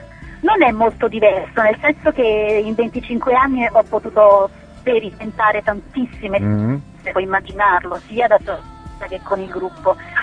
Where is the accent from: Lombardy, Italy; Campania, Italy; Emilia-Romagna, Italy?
Campania, Italy; Naples; perché appunto veniamo da Napoli